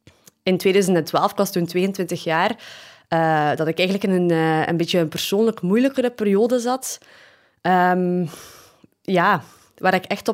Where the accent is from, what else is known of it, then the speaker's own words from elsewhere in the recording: Flanders, Belgium; now in Mechelen, Belgium; We zijn allebei afkomstig uit West-Vlaanderen en we wonen momenteel in Mechelen.